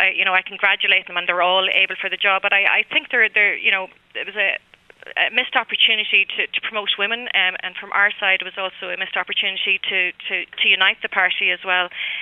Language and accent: English; Ireland; Our cultural and sporting life and our rich national language are all of what defines us as Irish and unique in the world